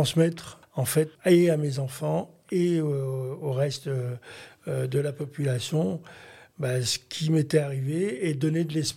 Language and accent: French; Lyon, Auvergne-Rhône-Alpes, France; born there; je suis né à Lyon il y a cette année 66 ans. J'ai navigué sur toute la région lyonnaise. Et puis, je suis sur la région de Bouchet maintenant, depuis un an, avec ma compagne.